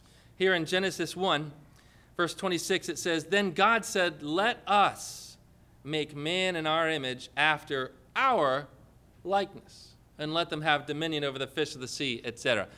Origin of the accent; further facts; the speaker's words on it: Connecticut, United States; When I was younger, I remember one of the best things I remember about growing up in Connecticut and Christmas time is I love the winter.